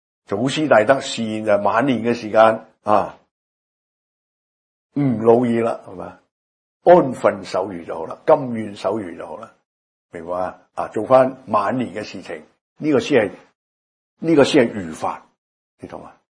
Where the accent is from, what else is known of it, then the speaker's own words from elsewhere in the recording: Hong Kong; 我哋香港人个叫买少见少啦